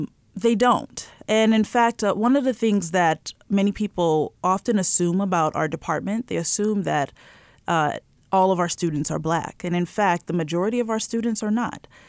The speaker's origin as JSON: {"language": "English", "region": "New York", "country": "United States", "tie": "born or raised there", "also_born_or_lived": "Pittsburgh", "said": "I'm not originally from Pittsburgh. I'm actually from the South Bronx in New York. And I grew up in the housing projects in the South Bronx and ended up being the first in my family to go to college."}